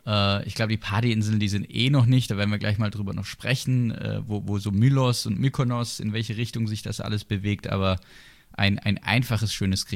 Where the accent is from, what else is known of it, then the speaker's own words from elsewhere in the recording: Sinsheim, Baden-Württemberg, Germany; Ich komme ja aus der Gegend. Also als gebürtiger Sinsheimer, da freut man sich dann tatsächlich wieder so ein bisschen in der Altstadt zu schlendern.